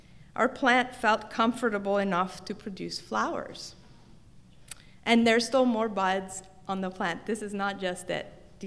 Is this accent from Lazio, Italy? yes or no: no; Palermo, Sicily, Italy; My mom brought me a piece of it from my hometown of Palermo, Sicily